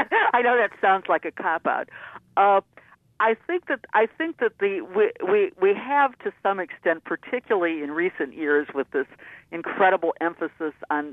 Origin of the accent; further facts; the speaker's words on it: Midwest, United States; When I graduated from Michigan State, I'm from the Midwest, in 1965, I'd taken a lot of history courses.